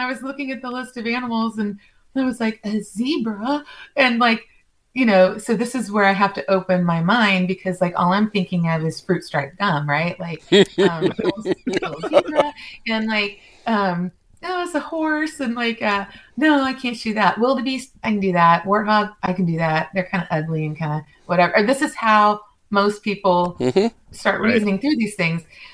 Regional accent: United States; I grew up here in the United States.

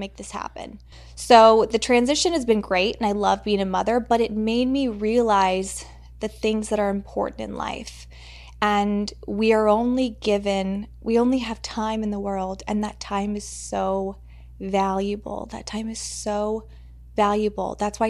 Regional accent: Texas, United States; My childhood growing up was very sheltered. You know, I came from Texas, and it was just, it's a different world out there.

